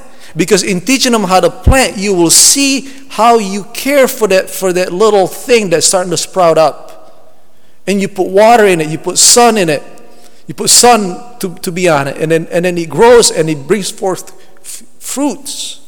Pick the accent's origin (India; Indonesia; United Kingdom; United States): Indonesia; English is a second language; And I came from Indonesia originally. And back home, I remember it. It was so fertile there.